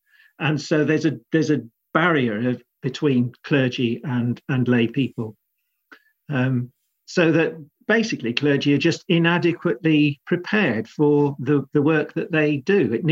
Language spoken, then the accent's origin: English; South East England, United Kingdom; So I grew up in South Buckinghamshire, just sleepy commuter village territory.